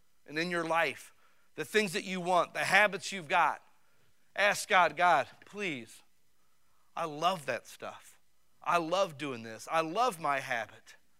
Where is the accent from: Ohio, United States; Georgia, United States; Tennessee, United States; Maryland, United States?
Ohio, United States; Barberton; Because in Barberton, Ohio, I came from the Lincoln Homes in Barberton, Ohio. That's where I come from.